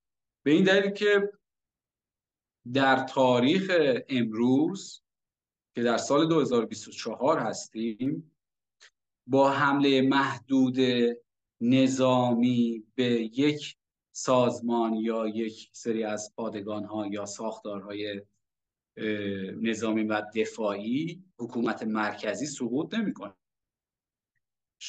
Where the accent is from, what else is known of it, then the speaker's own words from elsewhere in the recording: Iran; من با این قضیه به عنوان یک ایرانی و به عنوان یک کارشناس رسانه، به عنوان یک روزنامه‌نگار تحقیقی هم مخالفم و هم منتقد.